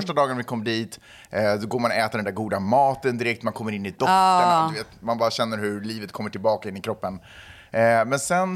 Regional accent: Sweden; jag är född och uppvuxen i Sverige.

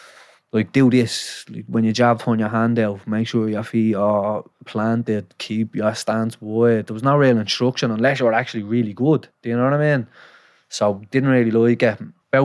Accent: Dublin, Leinster, Ireland; I'm from Liberty House, small little flats in Railway Street.

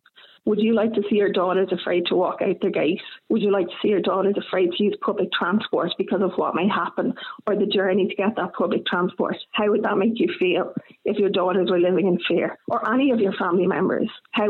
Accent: Sagard, Quebec, Canada; I was born in Sagard.

